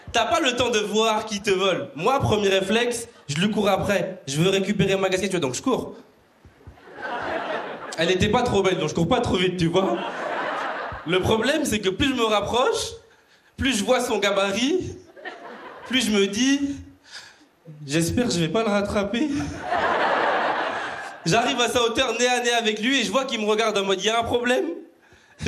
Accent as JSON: {"language": "French", "town": "Bordeaux", "region": "Nouvelle-Aquitaine", "country": "France", "said": "moi je suis de Bordeaux comme il a dit, j'ai fait beaucoup de trajets pour venir ici"}